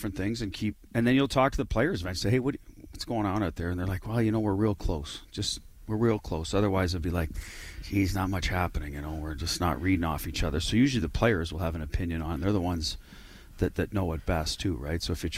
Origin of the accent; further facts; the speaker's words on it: Canada; And being a Canadian, I didn't learn much about that in school in Canada.